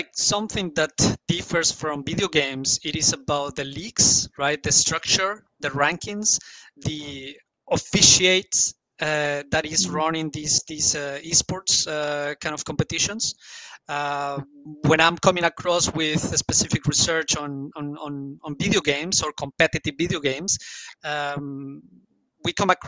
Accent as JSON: {"language": "English", "country": "Colombia", "lives_now": "Cologne, Germany", "said": "Yeah, so I am from Colombia, by the way."}